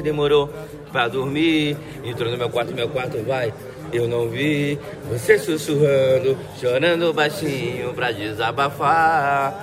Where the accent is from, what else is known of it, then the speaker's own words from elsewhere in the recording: João Pessoa, Paraíba, Brazil; Eu sou nordestino. Sou lá de João Pessoa, capital da Paraíba. Mas estou aqui no Rio Grande do Sul.